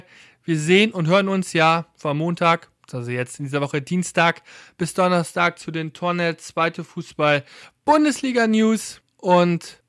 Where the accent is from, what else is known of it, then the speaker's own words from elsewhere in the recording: Cologne, North Rhine-Westphalia, Germany; ich als Kölsche Jung